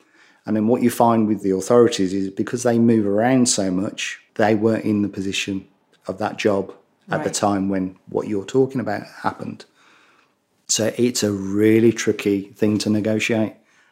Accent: West Midlands, United Kingdom; accent: Brummie; Now, with my Brummie accent, I'm not going to repeat the Latin.

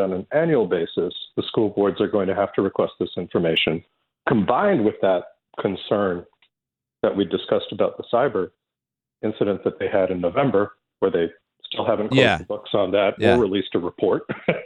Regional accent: Scarborough, Ontario, Canada; move out of Ajax and move into where I grew up in Scarborough.

